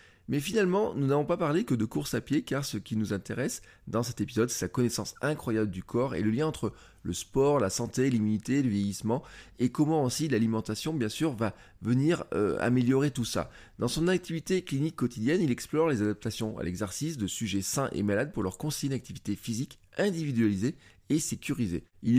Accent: Auvergne-Rhône-Alpes, France; Alors, je vous avoue que chez moi en Auvergne, il fait pas beau du tout.

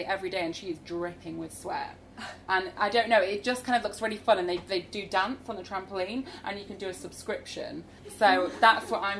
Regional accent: Grimsby, Yorkshire and the Humber, United Kingdom; I'm from Grimsby, which is a fishing town, so...

